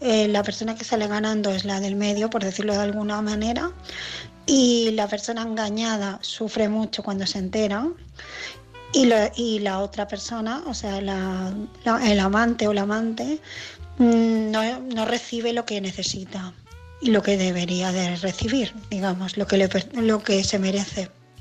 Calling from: Barcelona, Catalonia, Spain; de Barcelona.

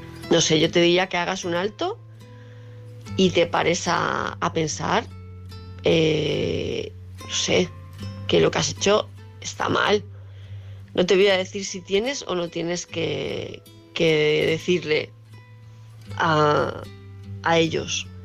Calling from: Palma, Balearic Islands, Spain; de Palma de Mallorca.

